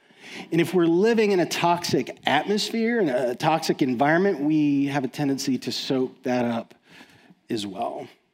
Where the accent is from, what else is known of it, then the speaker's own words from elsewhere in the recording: Texas, United States; Now, I'm from Texas.